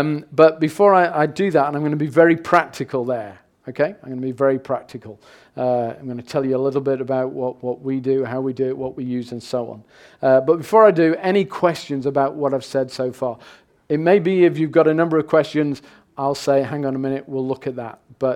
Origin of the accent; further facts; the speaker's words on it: England, United Kingdom; that's not because I'm English and I don't like contact